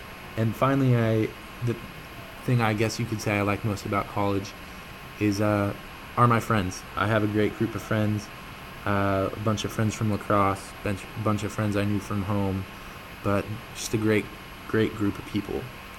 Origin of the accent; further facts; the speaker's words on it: Carmel, California, United States; I am from Carmel, California. That is a town about seven and a half hours north of here.